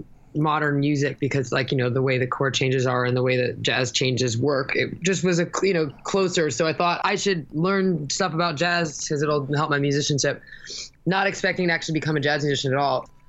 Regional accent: New York City, New York, United States; Everyone there said the same thing because I'm from New York.

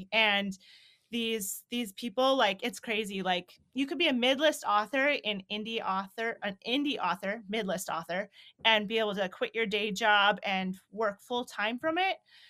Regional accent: Minnesota, United States; And I mean, like you said, I grew up in Minnesota, but I've always felt like North Dakota was part of my home too.

